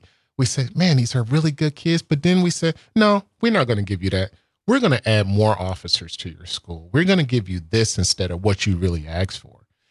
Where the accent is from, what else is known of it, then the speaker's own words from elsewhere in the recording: Milwaukee, Wisconsin, United States; also born or lived in Boston / New York; but I'm here because this is my hometown, and I want to see it do well, just like you do.